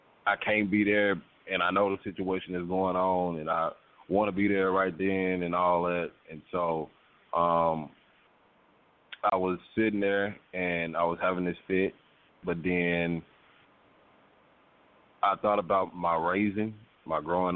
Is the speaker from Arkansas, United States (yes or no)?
yes; Arkansas, United States; I'm from Arkansas, so something happened at home